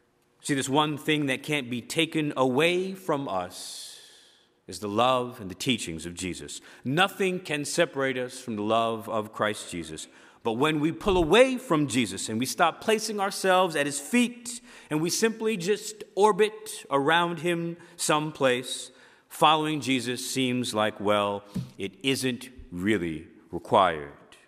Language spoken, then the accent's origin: English; New Jersey, United States; And I'm sorry for my accent or if I talk fast and my words get slurred. I'm from Jersey.